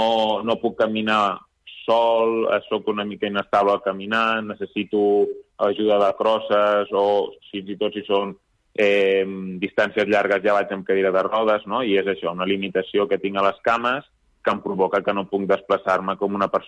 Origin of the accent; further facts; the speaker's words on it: Vilafranca del Penedès, Catalonia, Spain; jo soc més de zona de, bueno, jo soc de Vilafranca